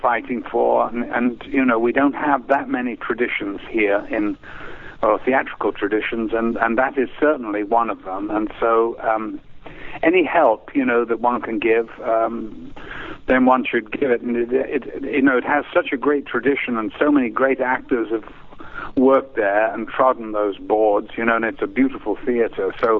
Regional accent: Liverpool, North West England, United Kingdom; because I was raised in Liverpool, which is not that far. It's on the west coast, and it's just a bit further north than Wales, the Welsh coast.

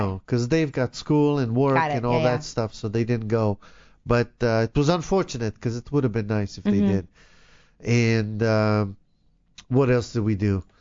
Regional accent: Israel; now in United States; I've lived here for 35 years. It's not the same. I'm an American, you know. I'm not as much Israeli anymore.

